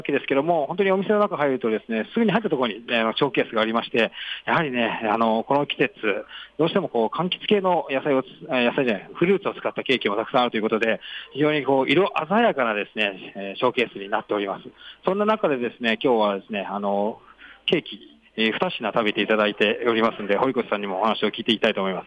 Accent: Yamanashi, Japan; うち、僕、地元が山梨なんで、海がなくて。

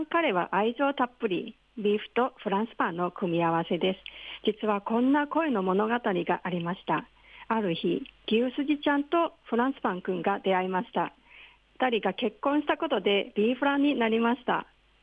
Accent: Hong Kong; Japanese is a second language; now in Japan; 私は香港出身で、20年以上日本の方々にたくさんの世話になりました。

